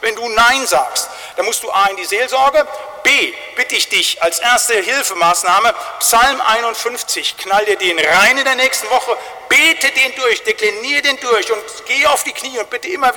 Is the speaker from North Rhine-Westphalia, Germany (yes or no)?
yes; North Rhine-Westphalia, Germany; mit 20.000 Leuten bei uns in Wittgenstein, da war ich ein kleiner Pimpf